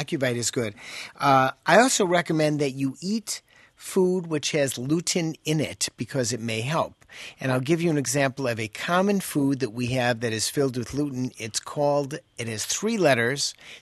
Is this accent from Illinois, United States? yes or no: yes; Chicago, Illinois, United States; She's from the South Side. I'm from the North Side.